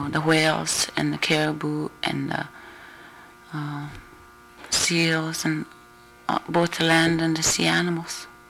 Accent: Point Hope, Alaska, United States; I was born and raised in Point Hope. I went to elementary school here.

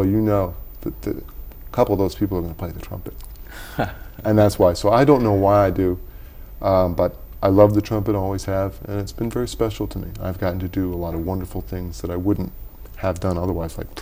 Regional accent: New York, United States; And I'm from New York State.

